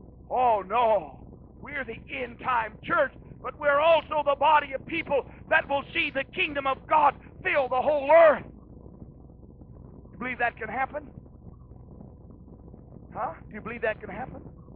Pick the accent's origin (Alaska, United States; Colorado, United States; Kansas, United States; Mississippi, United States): Kansas, United States; I grew up in Kansas. My first job was in the wheat harvest.